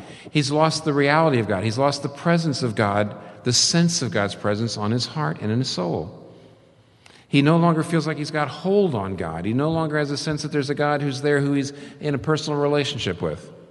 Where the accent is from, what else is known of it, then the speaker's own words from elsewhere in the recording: United States; I am American. I married American. I begat three Americans. I'm irrevocably American.